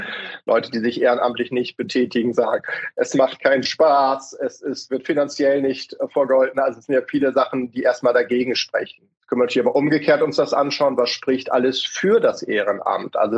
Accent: Hamburg, Germany; Oder wir können ja auch als Hamburger oftmals von euch unten lernen.

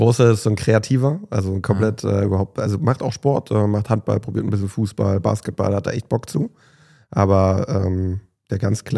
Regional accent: Dessau, Saxony-Anhalt, Germany; moved away as an adult; also born or lived in Leipzig; now in Cologne, Germany; Ja, ich bin in Dessau geboren, das war aber nicht mehr DDR-Zeiten, war tatsächlich nach der Wende, war 90 und bin sozusagen Ossi, ein waschechter Ossi und bin mit 18 aus Dessau ausgezogen, habe eine Zeit lang in Leipzig gelebt

